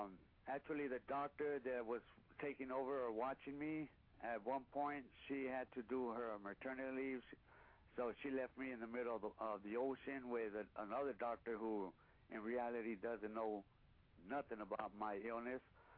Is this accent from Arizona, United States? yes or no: no; Los Angeles, California, United States; Of course, I was from South Central LA, and he was from East LA.